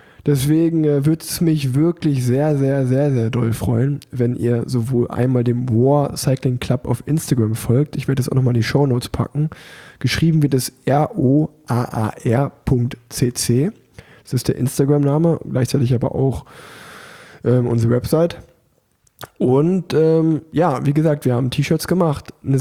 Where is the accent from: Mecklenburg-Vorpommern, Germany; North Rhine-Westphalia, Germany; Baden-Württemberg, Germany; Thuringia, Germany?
North Rhine-Westphalia, Germany; Cologne; Wir kommen alle aus Köln.